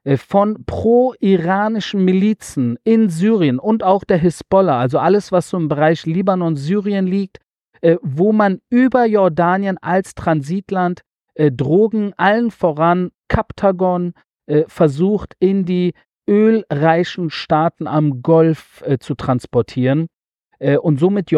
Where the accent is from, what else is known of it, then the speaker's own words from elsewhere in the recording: Göttingen, Lower Saxony, Germany; born there; weil Göttingen mein Geburtsort ist. Ich bin in Göttingen zur Welt gekommen